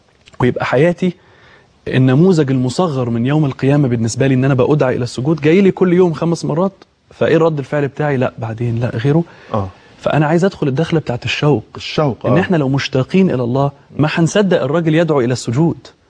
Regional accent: Egypt; عندنا في مصر

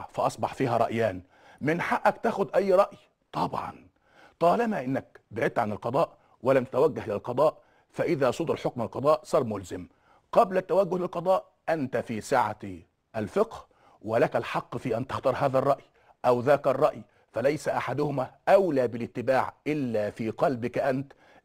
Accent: Egypt; وعندنا في مصر كان أول تشريع لإلزام المواطن المصري بتوثيق زواجه

